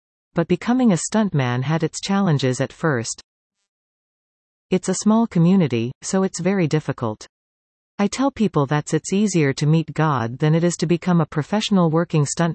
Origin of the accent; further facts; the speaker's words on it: Preston, Ontario, Canada; I was born and raised in Preston and I'm so incredibly proud of that.